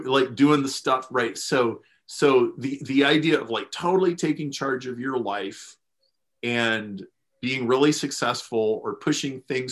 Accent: Lincoln, Nebraska, United States; I grew up in Lincoln, Nebraska. Lincoln is a Nebraska. It's a very like egalitarian place. It's a more religious place than average. It's very conservative.

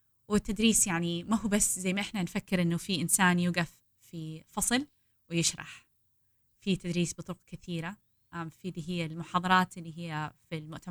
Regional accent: Jeddah, Makkah Province, Saudi Arabia; moved away as an adult; now in Baltimore, United States; أنا من جدة، تولدت وتربيت في جدة ورحت جامعة الملك عبد العزيز كلية الطب، تخرجت من فترة. بعد ما تخرجت اشتغلت شوية في الطب في السعودية

